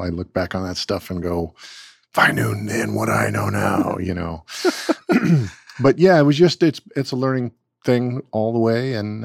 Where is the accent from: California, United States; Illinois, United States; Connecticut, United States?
California, United States; I'm from Southern California, so skateboarding and surfing was it.